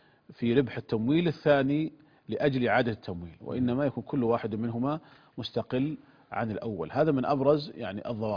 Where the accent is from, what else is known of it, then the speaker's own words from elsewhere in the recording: Saudi Arabia; عندنا في المملكة العربية السعودية